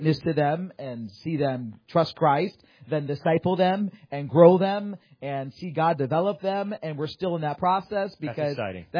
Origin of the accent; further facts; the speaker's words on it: Waterbury, Connecticut, United States; I was born in Waterbury Hospital. And then I moved up from there because everybody knows Waterbury.